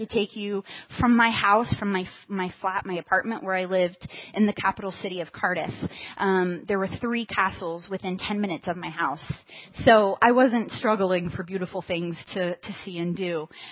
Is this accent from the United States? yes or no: no; South Africa; now in United Kingdom; I grew up in South Africa, and my missional context was African. And so to move to the United Kingdom